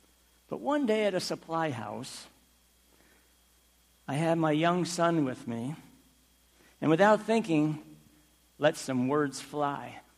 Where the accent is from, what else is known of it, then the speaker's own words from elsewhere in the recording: Boston, Massachusetts, United States; I am from the Boston area, and I worked in construction.